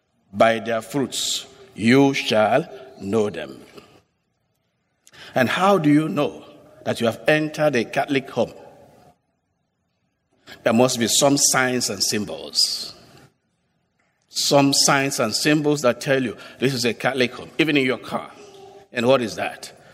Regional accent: Nigeria; English is a second language; I'm originally from Nigeria. So when I will go home, sometime I went home to wed somebody

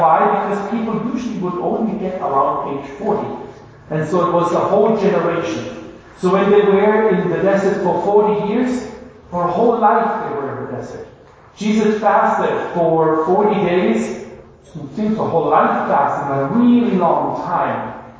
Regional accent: United States; English is a second language; also born or lived in Germany / Italy / France / Congo; As you can hear from my English, even though I am American, my dad was a military officer. My family background is actually from northern Spain, Basque Country. My mom is German. I lived in Germany. I finished my high school on the German college

